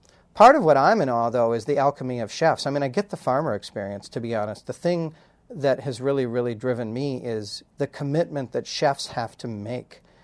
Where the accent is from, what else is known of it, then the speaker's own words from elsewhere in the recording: Waukesha, Wisconsin, United States; And growing up in Waukesha